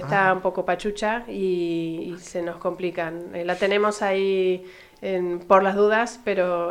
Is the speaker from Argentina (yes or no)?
yes; Argentina; now in Tres Cantos, Spain; es en Argentina, en mi país